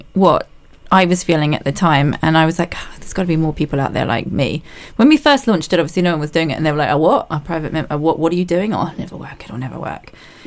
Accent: New Zealand; I came from New Zealand. I had my first kid at 22.

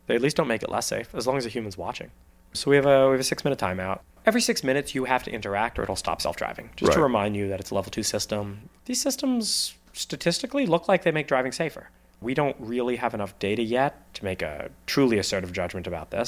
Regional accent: New Jersey, United States; I'm old school. I'm from New Jersey.

